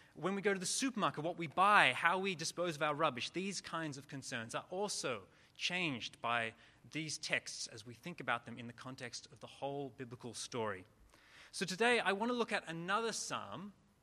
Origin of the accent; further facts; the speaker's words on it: Sydney, New South Wales, Australia; I'm from Sydney, Australia. I've been here for about 18 months.